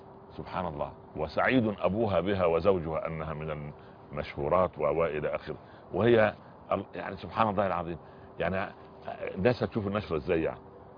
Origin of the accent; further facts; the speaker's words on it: Upper Egypt, Egypt; أنا جيت من الصعيد مولانا إلى القاهرة